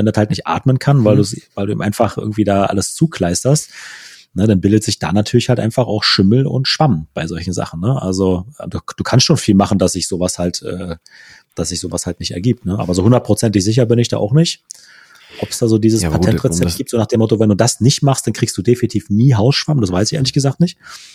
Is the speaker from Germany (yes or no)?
yes; Saxony, Germany; born there; So, jetzt bin ich ja nun mal gebürtiger Sachse.